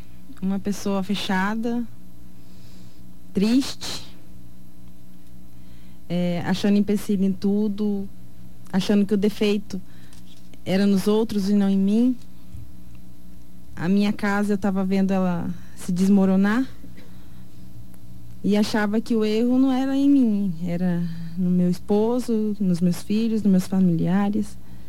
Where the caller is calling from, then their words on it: Nova Alvorada do Sul, Mato Grosso do Sul, Brazil; Nova Alvorada do Sul.